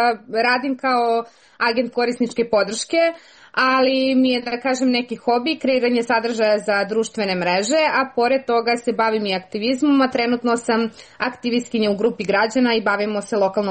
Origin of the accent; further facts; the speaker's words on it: Tanda, Southern and Eastern Serbia, Serbia; Ja sam iz mesta koje se zove Tanda. To je selo u opštini Bor, udaljeno nekih 40 km.